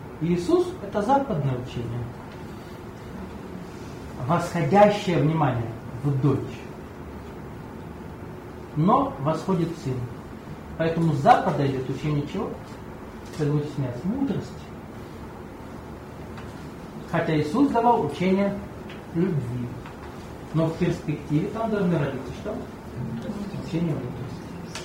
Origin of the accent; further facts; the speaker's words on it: Nalchik, Kabardino-Balkaria, Russia; also born or lived in Ulan-Ude / Crimea; я родился в Улан-Удэ. Это Бурятия. Буддийская территория. Вырос в Нальчике. это Кабардино-Балкария.